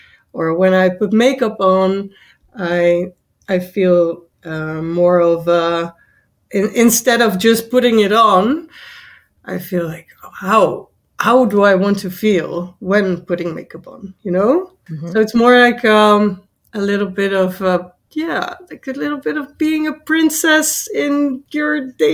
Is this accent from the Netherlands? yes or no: yes; Netherlands; I am from the Netherlands.